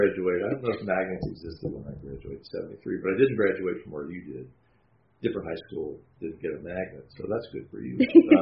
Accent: Kentucky, United States; I know what that is because I'm from Kentucky.

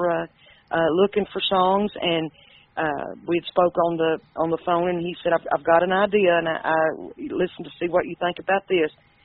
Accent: Cumberland Gap, United States; I'm from the Cumberland Gap

